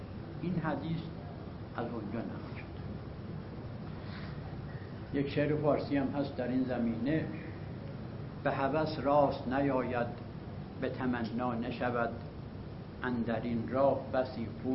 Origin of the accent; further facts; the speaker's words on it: Hamadan, Iran; از ده آمدم به همدان سال 43، اول که رسیدم اونجا 53 روز ماندم به ده اصلا نرفتم.